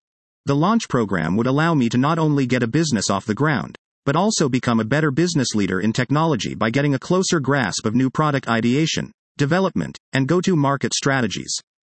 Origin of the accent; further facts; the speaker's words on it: Iran; moved away; also born or lived in Mexico / United States; Growing up in Iran and having lived in Mexico in the US